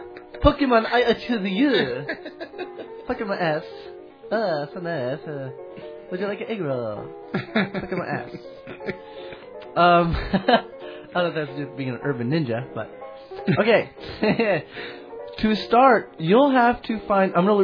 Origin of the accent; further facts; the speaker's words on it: Quebec, Canada; I come from Quebec.